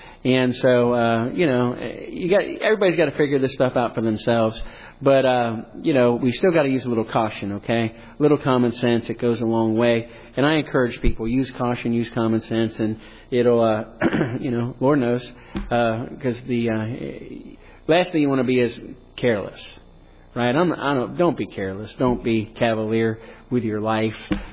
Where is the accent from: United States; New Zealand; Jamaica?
United States; No, I'm an American. I was born in America. Right? I have a Greek heritage.